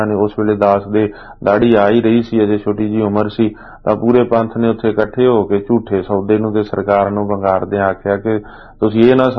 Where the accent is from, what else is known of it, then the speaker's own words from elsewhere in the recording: Kot Fateh, Punjab, India; ਸਾਡੇ ਪਿੰਡ ਕੋਟ ਫਤਿਹ ਜ਼ਿਲ੍ਹਾ 'ਚ ਸਮਾਗਮ ਸੀਗੇ ਜ਼ਿਲ੍ਹਾ ਬਠਿੰਡਾ 'ਚ